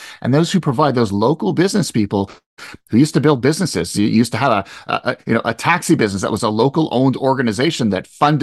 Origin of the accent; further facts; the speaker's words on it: Montreal, Quebec, Canada; I grew up in Montreal